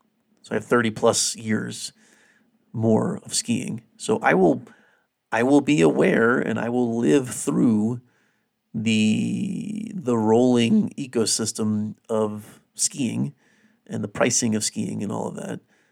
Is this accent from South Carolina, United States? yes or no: yes; South Carolina, United States; particularly people that live where I grew up in South Carolina.